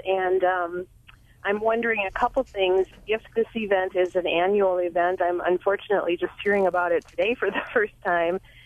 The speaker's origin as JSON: {"language": "English", "town": "Milwaukee", "region": "Wisconsin", "country": "United States", "tie": "born or raised there", "said": "I grew up in Milwaukee also, very proud to be from Milwaukee."}